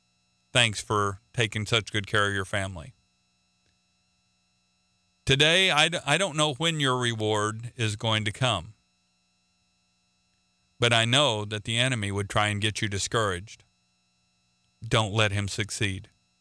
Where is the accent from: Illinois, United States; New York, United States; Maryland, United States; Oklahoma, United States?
Oklahoma, United States; I'm not a flash in the pan. … from Oklahoma.